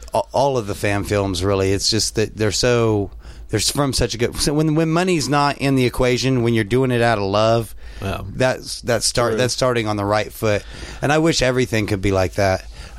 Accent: Kansas, United States; We're from Kansas. We took you literally, buddy.

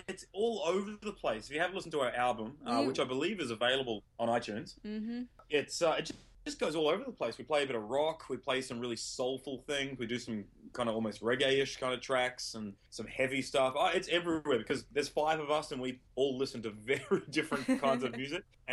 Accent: New Zealand; We're from New Zealand, just in case your listeners don't know.

